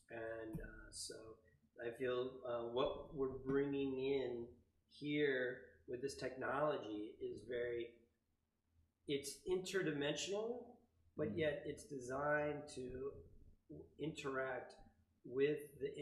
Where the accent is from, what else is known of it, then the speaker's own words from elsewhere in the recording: New Jersey, United States; now in Colorado, United States; I'm from New Jersey. I know you're saying you're from New York, so we got the East Coast vibes going.